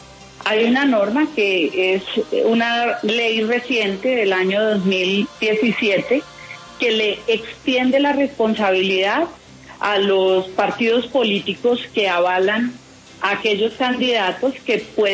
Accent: Girardot, Cundinamarca, Colombia; Precisamente porque se trata de mi tierra y, en segundo lugar, porque me tocaría adentrarme en la política menuda de Girardot, que conozco muy bien

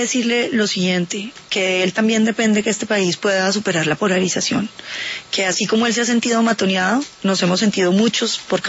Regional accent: Colombia

